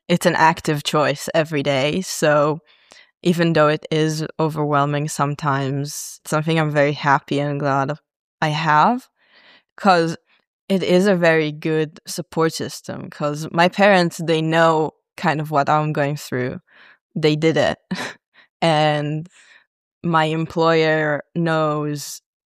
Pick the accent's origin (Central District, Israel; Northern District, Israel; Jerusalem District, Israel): Northern District, Israel; Nof HaGalil; I'm from Nof HaGalil and that's it. It's okay.